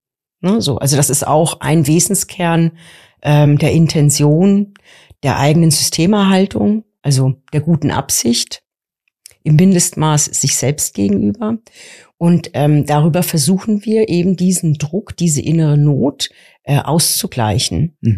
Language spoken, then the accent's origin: German; Bavaria, Germany; born there; now in Hamburg, Germany; Ich bin Ende 50. Ich lebe seit über 25 Jahren in Hamburg. Bin gebürtige Unterfränkin